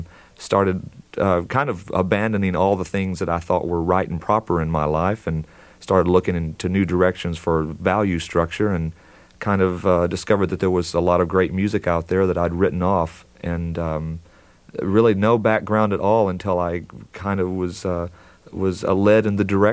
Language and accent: English; Texarkana, United States; I grew up in Texarkana and started my first rock and roll band in the seventh grade